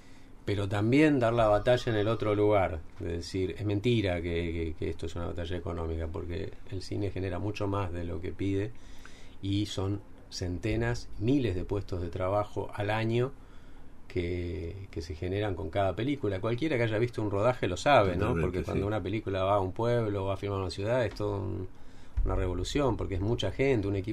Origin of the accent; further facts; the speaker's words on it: Iguazú, Misiones, Argentina; moved away as an adult; yo salí de Iguazú, te imaginás, no estoy hablando allá del principio de los 90, un mundo completamente distinto